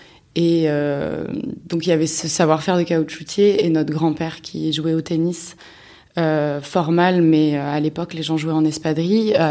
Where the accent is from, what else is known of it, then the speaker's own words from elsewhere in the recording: Paris, Île-de-France, France; je suis du coup la dernière de trois sœurs et j'ai grandi à Paris, à Belleville.